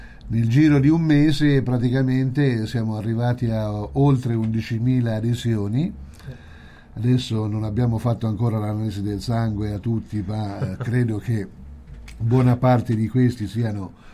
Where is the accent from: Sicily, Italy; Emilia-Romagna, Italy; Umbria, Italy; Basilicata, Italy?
Umbria, Italy; Castel del Piano; io sono di Castel del Piano, ovviamente faccio parte anche di quel gruppo.